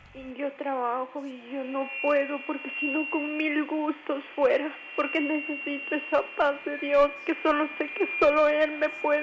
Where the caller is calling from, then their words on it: Quito, Pichincha, Ecuador; De Quito.